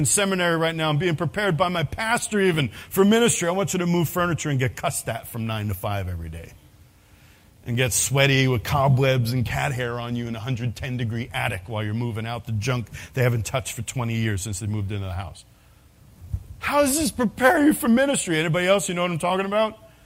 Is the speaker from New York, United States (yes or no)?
yes; New York City, New York, United States; foul language I didn't even know growing up in New York City.